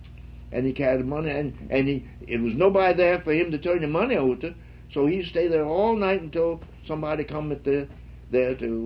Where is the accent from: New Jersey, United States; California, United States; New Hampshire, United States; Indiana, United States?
New Jersey, United States; Camden; born there; I was born on Orchard Street in Camden, New Jersey, you see.